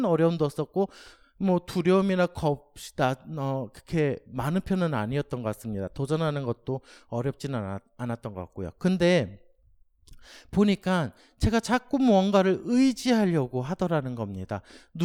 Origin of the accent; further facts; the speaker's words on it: Daejeon, South Korea; also born or lived in Cheonan; 저는 1980년도 4월 14일 천안에서 태어났습니다. 그리고 돌이 되기 전에 대전으로 이사를 왔는데요.